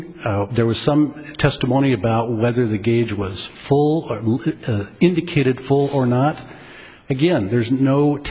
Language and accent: English; Colorado, United States; written by Justice Byron Huizer White from my home state of Colorado.